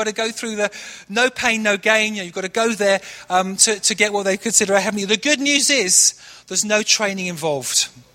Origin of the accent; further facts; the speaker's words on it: Manchester, North West England, United Kingdom; There's a church up near where I grew up in Manchester, and they've turned it into a gym.